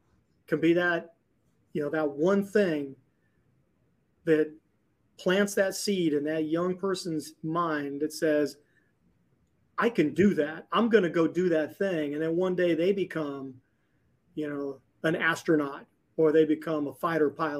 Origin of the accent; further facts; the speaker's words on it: Montana, United States; I mean, I grew up in Western Montana, digging ditches and bucking bales and setting irrigation pipe and feeding cattle in the snow, you know.